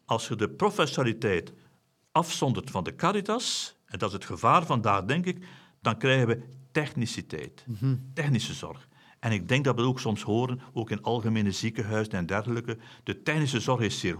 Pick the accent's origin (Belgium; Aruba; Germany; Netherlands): Belgium; Flanders; Inderdaad, we mogen fier zijn als Vlaming